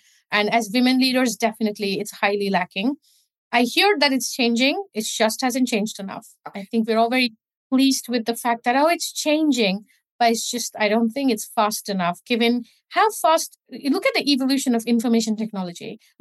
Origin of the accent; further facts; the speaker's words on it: India; now in United Kingdom; I grew up in East India.